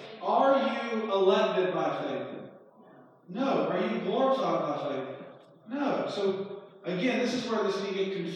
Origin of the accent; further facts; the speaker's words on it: Georgia, United States; this is just my experience growing up in Georgia, so it may be different around here, but I've noticed it somewhat around here as well.